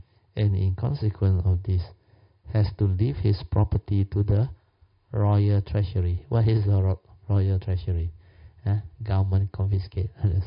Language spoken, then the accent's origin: English; China; My hometown there, a lot of people, mainly Hakka also, they were from the same province. So they like my mother to help to bring money back. There's very few people there to travel back to China.